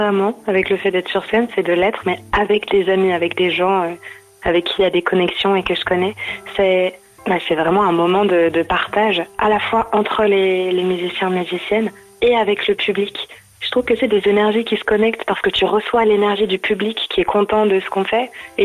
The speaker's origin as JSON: {"language": "French", "town": "Reims", "region": "Grand Est", "country": "France", "tie": "born there", "said": "je suis née à Reims"}